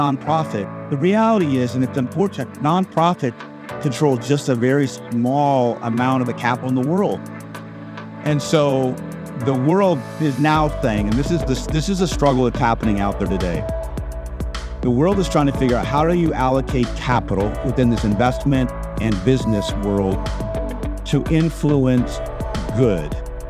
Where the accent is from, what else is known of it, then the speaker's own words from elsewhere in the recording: Oregon, United States; also born or lived in California / Chicago / Southern California; now in Orlando, United States; So I was born in California. Really, my formative years were in the state of Oregon. And I bring that up because since then, I've lived in Chicago area, lived back in Southern California, and now have lived in Orlando for 20 years.